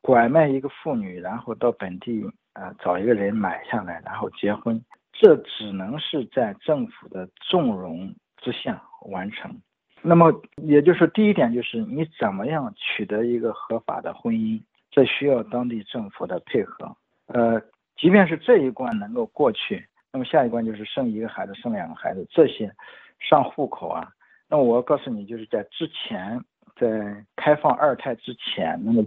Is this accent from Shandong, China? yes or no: yes; Shandong, China; 那个山东省和江苏挨着，连口音我们那边和他们那边都比较像。民风民俗没多大差别，因为我包括甚至在我长大的那个村子